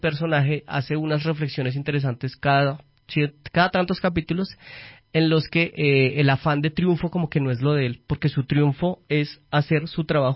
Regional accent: Colombia; para los que somos colombianos y consumimos radio y televisión en algún momento de la vida

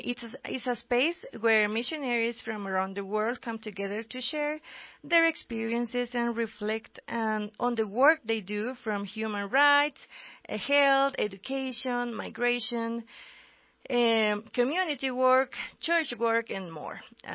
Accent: El Salvador; now in Bogotá, Colombia; I'm from El Salvador, and I'm currently serving and reporting from the offices of CEPAL in Encuentro Radio and in Bogotá, Colombia.

